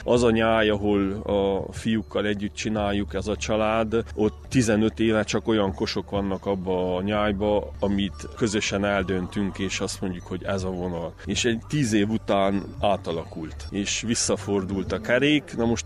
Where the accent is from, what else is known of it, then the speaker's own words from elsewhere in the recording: Mădăraș, Harghita, Romania; Csíkmadarasról vagyok.